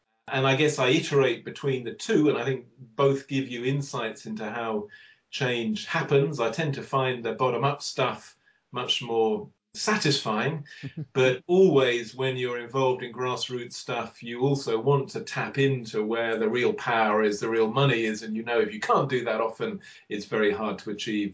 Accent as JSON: {"language": "English", "region": "London", "country": "United Kingdom", "tie": "born or raised there", "said": "I was brought up in London"}